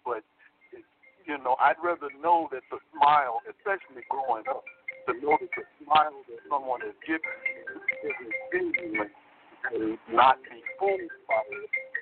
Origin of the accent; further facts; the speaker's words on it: Illinois, United States; coming from the north myself, the city that I came from was 30, 40 miles outside of Chicago, called